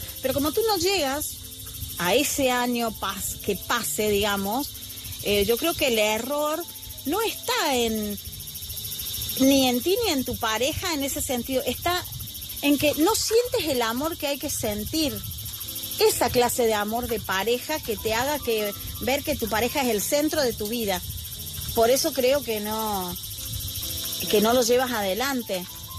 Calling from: Argentina; desde Argentina.

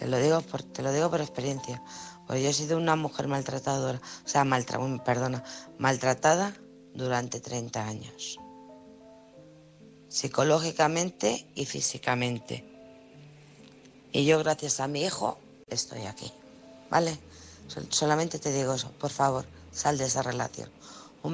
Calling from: Alcorcón, Community of Madrid, Spain; de Alcorcón.

